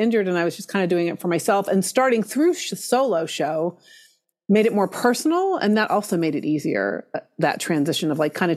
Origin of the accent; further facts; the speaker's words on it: Norfolk, Virginia, United States; I grew up in Tidewater, Virginia, which is Norfolk, Virginia, which is in the Tidewater area, which is a huge, was the world's largest naval seaport, but it also is a huge arts area, which is fascinating.